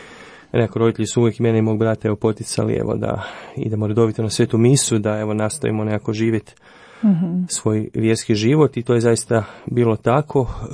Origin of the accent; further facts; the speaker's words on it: Zagreb, City of Zagreb, Croatia; Pa dolazim iz Zagreba, imam 43 godine